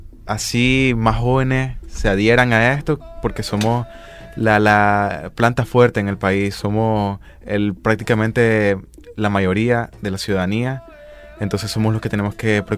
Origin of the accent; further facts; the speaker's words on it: Nicaragua; además de ser jóvenes, somos ciudadanos nicaragüenses